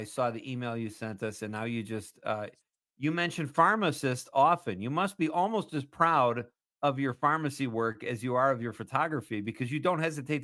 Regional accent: Chicago, Illinois, United States; I come from my hometown initially was Chicago, and the great architecture there, it's known for it.

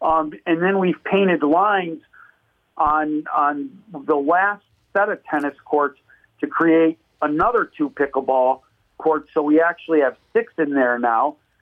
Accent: Hoffman Estates, Illinois, United States; moved away as an adult; now in Marinette, United States; So I grew up in Hoffman Estates. Lived there for 19 years and then joined the service and have never been back.

